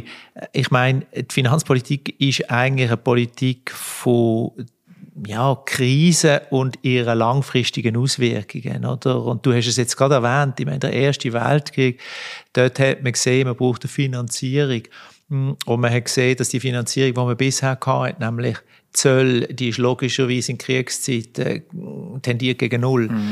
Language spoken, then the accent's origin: German; Switzerland; wir sind Schweizer